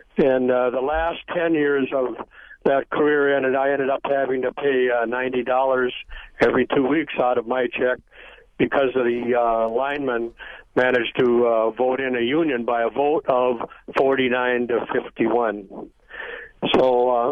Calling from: Two Harbors, Minnesota, United States; I'm a foreigner from Minnesota

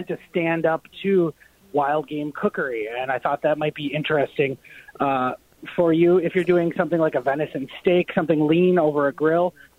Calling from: Madison, Wisconsin, United States; I've just started a company called The Deliciouser here in Madison

